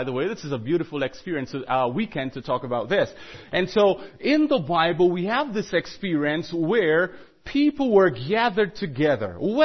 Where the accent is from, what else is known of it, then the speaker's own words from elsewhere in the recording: Jamaica; I'm from Jamaica, by the way, and we do a lot of running.